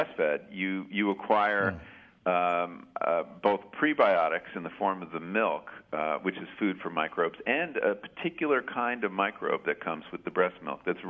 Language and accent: English; Long Island, New York, United States; No, I hail from Long Island.